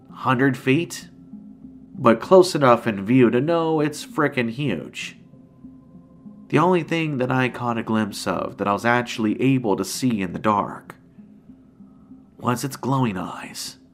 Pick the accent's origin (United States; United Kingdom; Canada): United States; Florida; We are originally from Florida, but we would always drive up and spend at least a week in Tennessee every year.